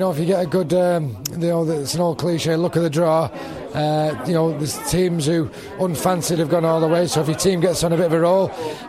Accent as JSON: {"language": "English", "town": "Salford", "region": "North West England", "country": "United Kingdom", "tie": "born or raised there", "said": "being involved in the sport and my hometown Salford."}